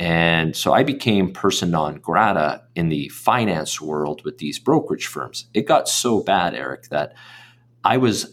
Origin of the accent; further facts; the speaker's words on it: Vancouver, British Columbia, Canada; I grew up in East Vancouver, and by total fluke, Vancouver is the epicenter for resource and commodity capital.